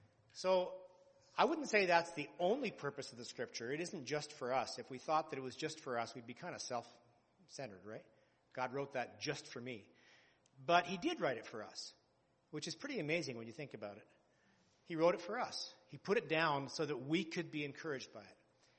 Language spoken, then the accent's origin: English; Canada; Being Canadian, I have to start with an apology, right?